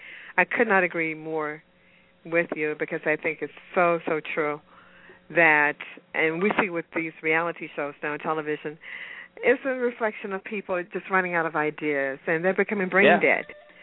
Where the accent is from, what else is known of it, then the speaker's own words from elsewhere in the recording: Memphis, Tennessee, United States; also born or lived in Ithaca / Boston; now in Atlanta, United States; So I grew up in Memphis, Tennessee, as well as Casey's mom. We were from Memphis, and then we moved up to go to school in upstate New York at Cornell, and then I moved away.